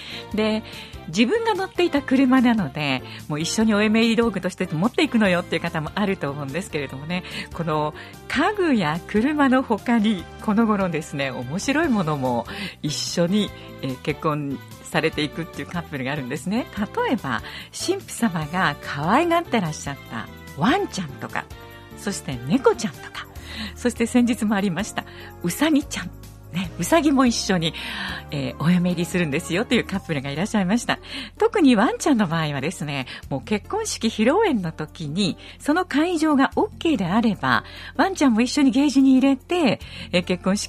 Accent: Shiga, Japan; 私は滋賀で生まれ滋賀で育って滋賀に住んでいますが

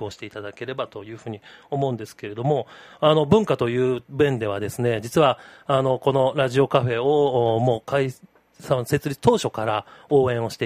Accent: Tokyo, Japan; now in Kyoto, Japan; 私自身は東京出身で、まあ、大学から京都来たわけですけれども

